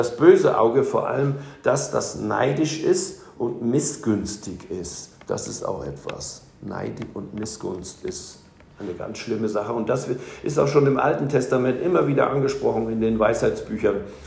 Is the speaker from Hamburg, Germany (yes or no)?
yes; Hamburg, Germany; denn wir sind auch als Hamburger da nicht hingegangen.